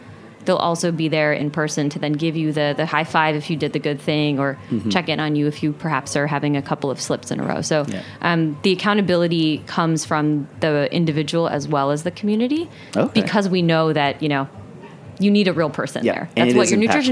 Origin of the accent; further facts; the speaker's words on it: New Jersey, United States; I grew up in New Jersey. I know what you're talking